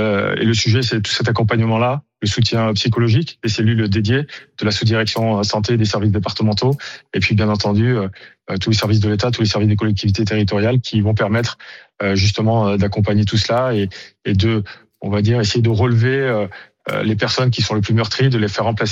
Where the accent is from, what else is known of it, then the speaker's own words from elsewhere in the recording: Provence-Alpes-Côte d'Azur, France; Je viens des Alpes-Maritimes, on connaît régulièrement cela dans les routes des vallées.